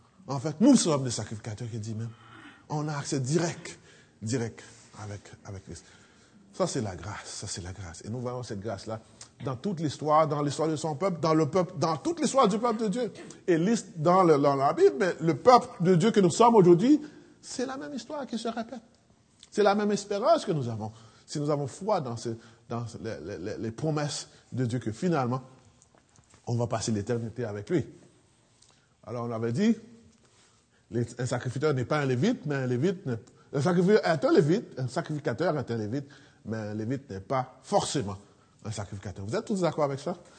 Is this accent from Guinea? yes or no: no; Haiti; Chez nous en Haïti, je pense qu'ils ont, ils ont pris ça à la lettre.